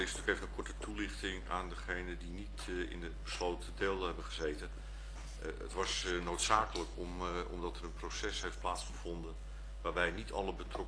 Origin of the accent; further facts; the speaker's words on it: North Holland, Netherlands; mijn roots liggen ook in de Houtrakpolder. Daar ben ik opgegroeid, grootgebracht en heb ik heel veel jaren doorgebracht.